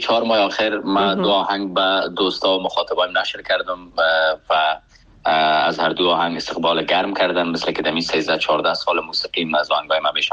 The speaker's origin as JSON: {"language": "Persian", "country": "Afghanistan", "tie": "born or raised there", "moved": "as an adult"}